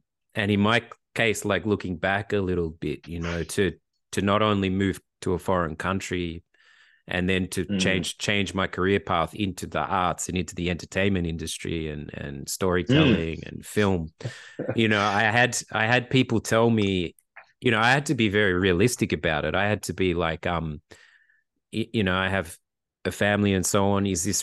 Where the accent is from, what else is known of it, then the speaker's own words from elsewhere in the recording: Australia; now in Germany; being an Australian in Germany.